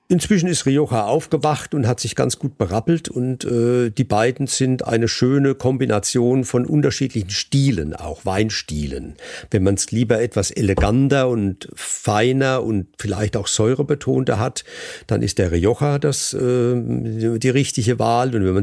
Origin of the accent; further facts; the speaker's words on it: Rhineland-Palatinate, Germany; Also ich bin aus der Pfalz, da ist der höchste Berg 700 Meter hoch.